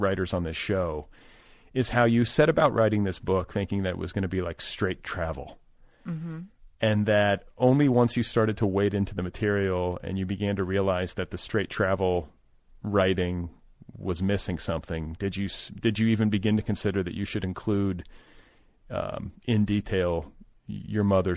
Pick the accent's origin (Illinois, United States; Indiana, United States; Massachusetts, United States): Indiana, United States; Indianapolis; I mean, I grew up in partially in Indianapolis, so not too far.